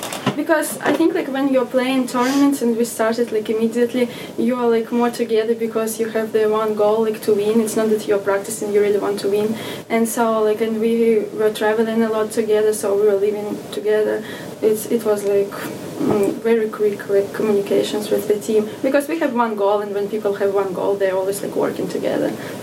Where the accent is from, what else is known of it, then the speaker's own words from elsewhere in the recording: Russia; moved away as an adult; now in United States; since I'm from Russia, it was very cold there.